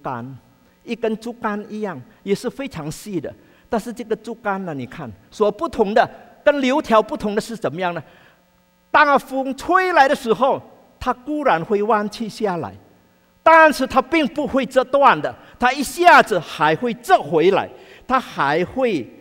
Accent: China; 正如过去我们中国人所用的铜钱是怎么样

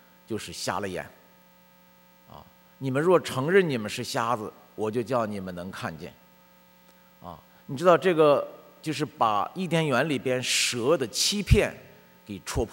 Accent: Beijing, China; born there; 我在北京出生，然后回到农村劳动，上高中，上到高中以后就去当兵

